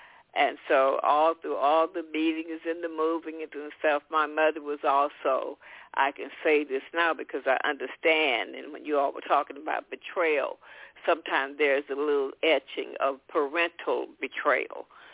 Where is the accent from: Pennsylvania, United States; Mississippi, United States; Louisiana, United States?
Louisiana, United States; Bastrop; born there; I was born in the South in a little town called Bastrop, Louisiana, and my mother was 14 when she got pregnant.